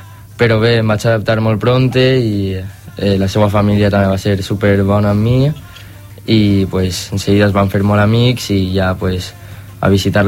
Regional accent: Gandia, Valencian Community, Spain; Jo d'ací de Gandia.

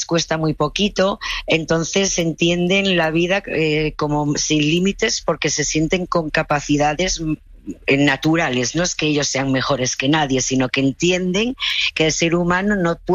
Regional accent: Asturias, Spain; yo soy asturiana pequeñita

